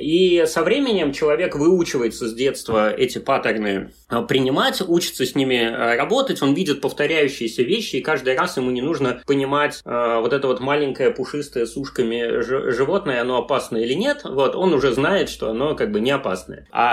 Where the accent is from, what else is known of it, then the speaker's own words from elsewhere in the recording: Russia; я сказал, что я из России